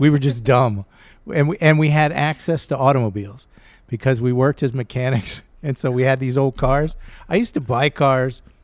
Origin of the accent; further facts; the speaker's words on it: Satellite Beach, Florida, United States; I grew up in Satellite Beach.